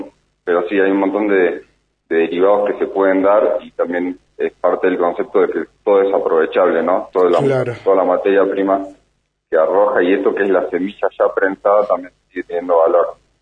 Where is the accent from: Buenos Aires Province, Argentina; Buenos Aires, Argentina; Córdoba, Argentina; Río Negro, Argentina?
Río Negro, Argentina; Bariloche; Nosotros, yo soy de Bariloche